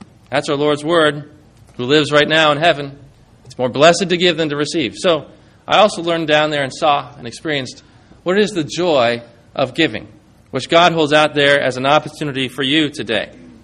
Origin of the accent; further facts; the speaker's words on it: United States; It makes me think about that when I'm an American and we're surrounded by so much.